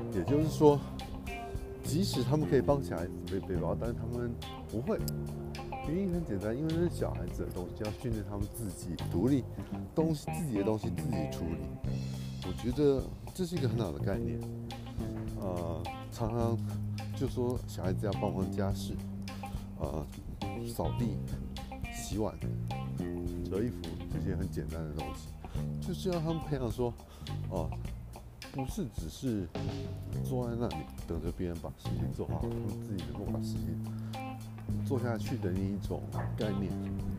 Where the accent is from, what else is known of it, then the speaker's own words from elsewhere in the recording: Taiwan; 不能武断的讲说亚洲人就是老中，或是我们台湾人